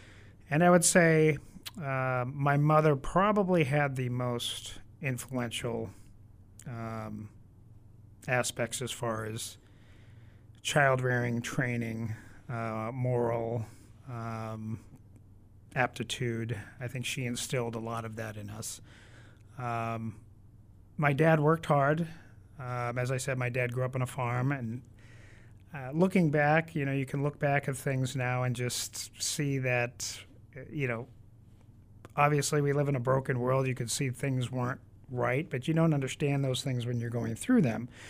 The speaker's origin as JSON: {"language": "English", "town": "Canton", "region": "Massachusetts", "country": "United States", "tie": "born or raised there", "said": "Okay, so I was born in Brookline. And about 2 years old, we moved to Canton, Massachusetts, where my parents still reside."}